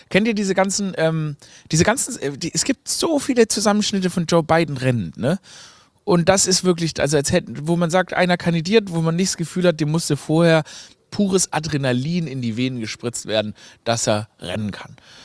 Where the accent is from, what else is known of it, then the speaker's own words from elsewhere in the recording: Stuttgart, Baden-Württemberg, Germany; Ich komme ja aus Stuttgart, gell?